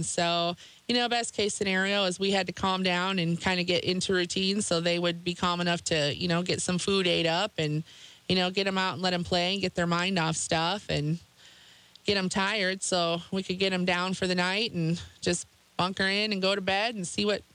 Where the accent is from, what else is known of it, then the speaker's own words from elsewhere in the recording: Canton, United States; I'm obviously from Canton.